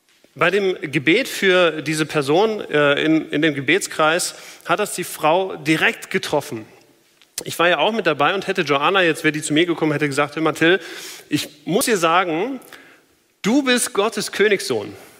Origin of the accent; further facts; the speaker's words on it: Germany; da musste ich als Deutscher direkt an eine Kartoffel denken.